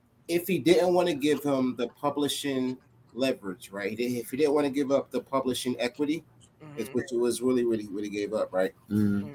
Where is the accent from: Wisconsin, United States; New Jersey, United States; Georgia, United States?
New Jersey, United States; Camden; You know, I'm from Jersey. I'm from Camden. Well, we think we're from New York, and down south people assume we're from New York.